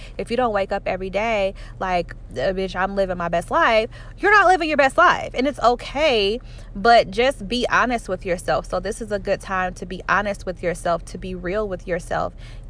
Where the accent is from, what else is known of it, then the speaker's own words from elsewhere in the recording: Nashville, Tennessee, United States; my hometown, my home city of Nashville just had a drastic tornado to come through